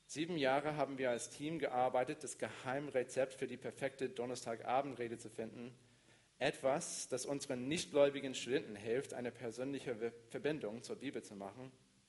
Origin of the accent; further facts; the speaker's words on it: United States; dieser Geschichte war ich niemals übergewichtig, was in Deutschland vielleicht eher normal ist, aber als Kind in den USA ist es nicht so selbstverständlich.